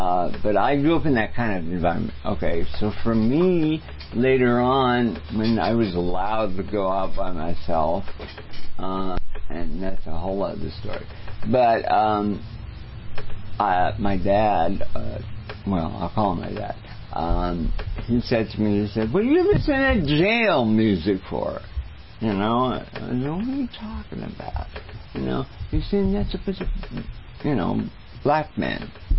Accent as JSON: {"language": "English", "town": "Rome", "region": "Lazio", "country": "Italy", "second_language": "English", "said": "I'm from Rome, Italy, originally."}